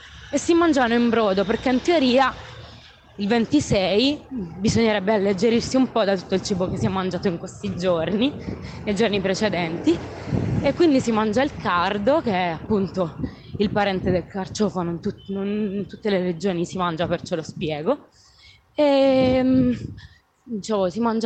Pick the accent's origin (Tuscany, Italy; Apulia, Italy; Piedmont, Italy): Apulia, Italy; Bisceglie; io vengo da Biceglia, che è un paesino che comunque si affaccia sul mare in Puglia